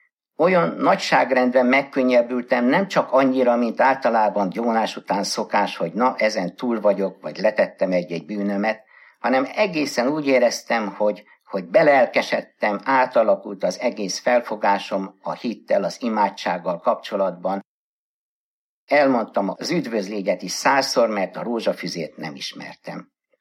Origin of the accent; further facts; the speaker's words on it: Budapest, Hungary; 1946-ban születtem, hamar árvaságra jutottam apa részről, Budapest külső kerületébe költöztünk Rákoskertre, ahol nem is volt templom, így a család is, magam is később gyerekként nem jártam templomban.